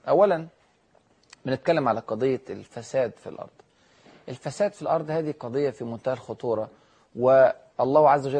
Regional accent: Egypt; إحنا عندنا في مصر

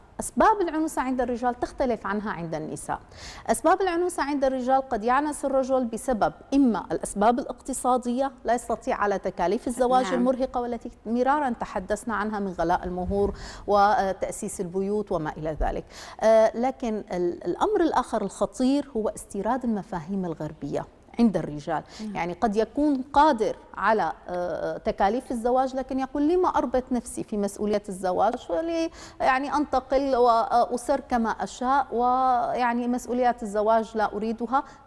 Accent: Syria; يعني مثلا عندنا في سوريا سن المتعارف عليه للزواج 23 24 25

